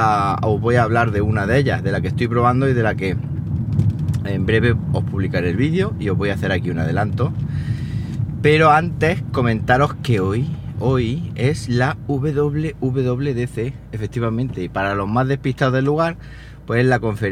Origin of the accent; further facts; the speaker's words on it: Siles, Andalusia, Spain; es que un pueblo ahora mismo como Siles, que es mi pueblo